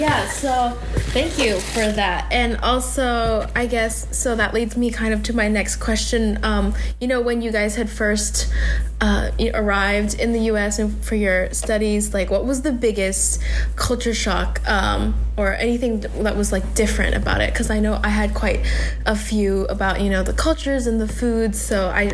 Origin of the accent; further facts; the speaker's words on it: Thailand; I grew up in Thailand, so it's, you know, people kind of like walk around certain topics